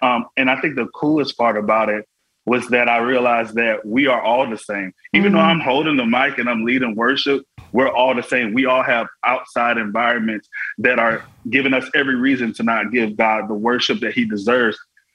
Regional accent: Florida, United States; all I ever had growing up in Florida was my worship.

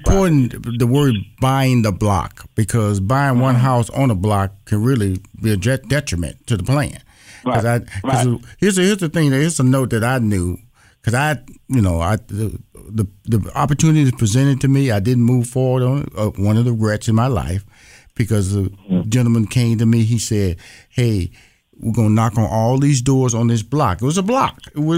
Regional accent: Houston, Texas, United States; I know I'm from Fifth Ward, and some HBCU graduates went into Fifth Ward, Texas, Houston, Texas. That's where Fifth Ward is located

